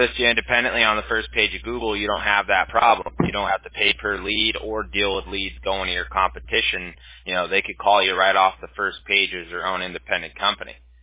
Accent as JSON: {"language": "English", "town": "Los Angeles", "region": "California", "country": "United States", "tie": "born or raised there", "said": "I grew up in Los Angeles, and yeah, I grew up a huge Kobe Bryant fan"}